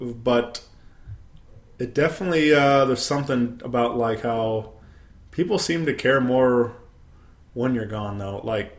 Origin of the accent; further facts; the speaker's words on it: St. Louis, Missouri, United States; You know, born and raised in St. Louis. So, obviously, this is my home